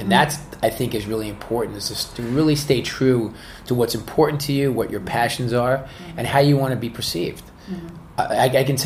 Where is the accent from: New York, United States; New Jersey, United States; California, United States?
New York, United States; New York City; But basically, like, you know, growing up in New York, there were Chinese restaurants, and then there were Italian restaurants